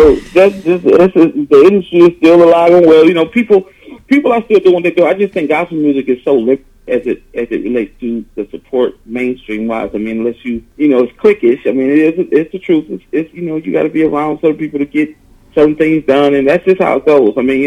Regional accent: Detroit, Michigan, United States; Yeah, that's the church I grew up in Detroit.

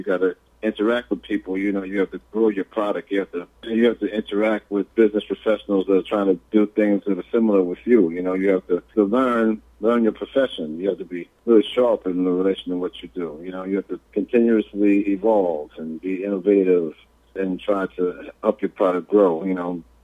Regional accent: Nigeria; We're from Nigeria, so that's the official word.

